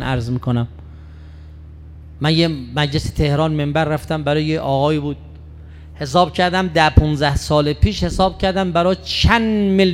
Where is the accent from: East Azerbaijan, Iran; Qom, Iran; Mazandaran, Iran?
Qom, Iran; ما قمیم، ما کنار کریمه اهل بیتیم،